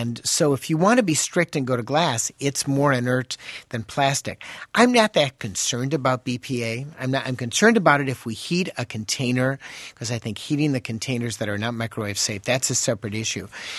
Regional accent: Chicago, Illinois, United States; first language English; English is my first language. I just want to state that. I want to state that empirically. English is my first. Although I am from Chicago.

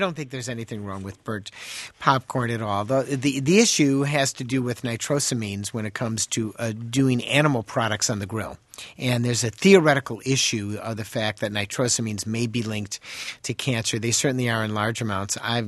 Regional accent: Chicago, Illinois, United States; first language English; English is my first language. I just want to state that. I want to state that empirically. English is my first. Although I am from Chicago.

